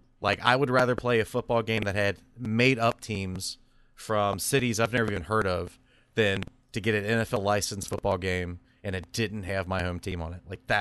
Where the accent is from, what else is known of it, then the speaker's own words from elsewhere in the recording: Kentucky, United States; now in Cincinnati, United States; Born and raised. Born and raised in Northern Kentucky. Literally 10 minutes from Cincinnati